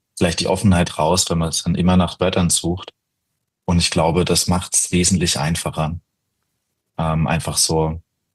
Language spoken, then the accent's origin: German; Rhineland-Palatinate, Germany; now in Frankfurt, Germany; Ja, ich komme halt selbst aus der Pfalz. Wir haben einen recht starken Dialekt.